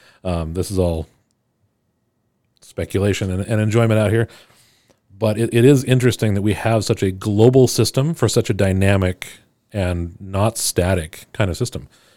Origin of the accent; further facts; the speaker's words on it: Kendrick, Idaho, United States; I'm from Kendrick, Idaho. I don't speak well.